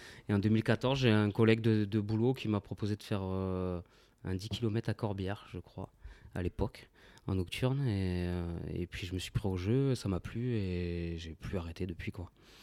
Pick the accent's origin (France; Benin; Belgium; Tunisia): France; Je viens du nord de la France. Je suis dans le sud de la France depuis une quinzaine d'années maintenant, de passage par Aix. Puis les 04 et les Alpes-de-Haute-Provence depuis 2014.